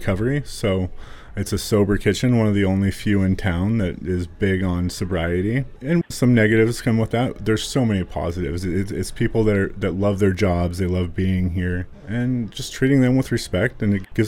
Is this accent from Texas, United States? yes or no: no; Edgar, Montana, United States; also born or lived in Florida; So I grew up outside of Edgar, Montana, a little potato farm about 3 miles north of Edgar. So I grew up on a farm, and then I moved to Florida when I was 18 or 19, lived there for a while